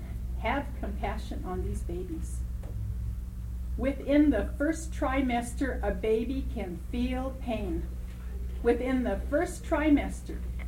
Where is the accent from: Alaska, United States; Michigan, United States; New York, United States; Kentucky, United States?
Alaska, United States; Juneau; I am a full-blooded Tlingit Indian, born and raised in Juneau.